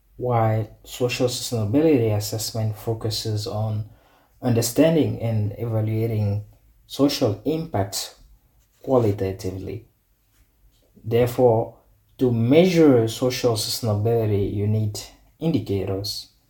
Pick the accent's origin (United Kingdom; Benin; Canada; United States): Benin; I'm from Benin, a small West African country where agriculture provides 70% of employment and contributes nearly 25% to the GDP.